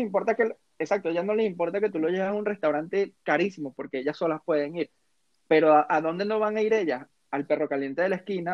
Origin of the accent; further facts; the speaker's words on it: Venezuela; Ese peito de como venezolano de meter labia, nunca supe meter labia